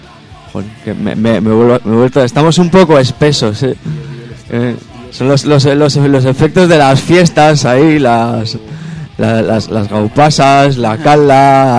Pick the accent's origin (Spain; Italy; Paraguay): Spain; Asturias; Yo soy asturiano.